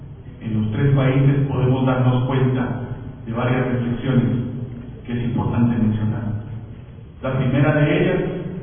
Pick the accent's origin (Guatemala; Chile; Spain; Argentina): Guatemala; Como guatemaltecos y guatemaltecas hemos sido testigos de esa debilidad normativa